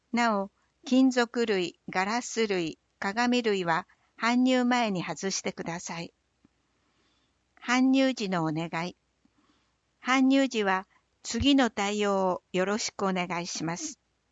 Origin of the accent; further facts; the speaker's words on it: Kasaoka, Okayama, Japan; 私は笠岡市鴻島外浦の出身で、地元の学校を卒業し、昭和60年に医師になりました。